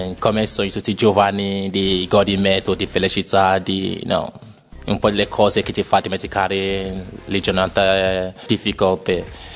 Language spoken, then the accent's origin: Italian; Nigeria; Italian is a second language; now in Ravenna, Italy; Sono nigeriano e sono qui in Italia da 6 anni. E ho abitato qui a Faenza per un anno e dopodiché sto abitando adesso a Ravenna.